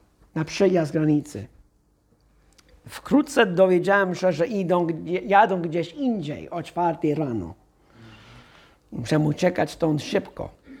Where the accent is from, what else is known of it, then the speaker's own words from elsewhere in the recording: Texas, United States; Jestem z Teksasu. Lubimy bardzo przestronne drogi. Nasze ulice osiedlowe wyglądają jak autostrady w Polsce, nie? Takie szerokie!